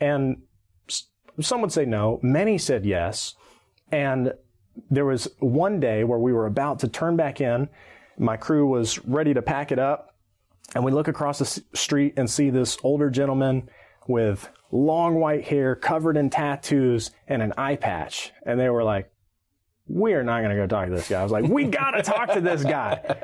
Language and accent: English; Birmingham, Alabama, United States; growing up in Birmingham, there's tons of different denominations. And within Protestantism, there wasn't much thought given to it. It's just like, okay, I've grown up Southern Baptist